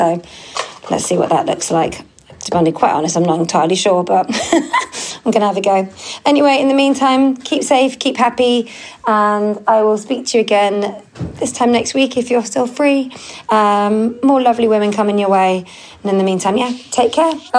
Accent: United Kingdom; I think I'm very British and I'm very good at dealing with the kind of like pootling along.

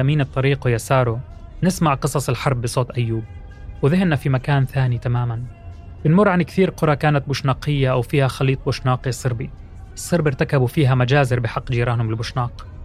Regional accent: Palestine; من فلسطين. فلسطين، أول مرة بشوف حدا فلسطيني

